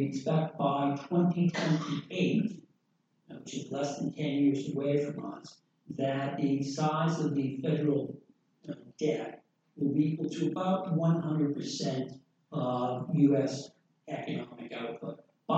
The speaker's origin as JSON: {"language": "English", "region": "New England", "country": "United States", "said": "Likewise, I'm from New England, and I grew up eating lobster, one of the people that hurt by Trump on the trade front in Maine lobster."}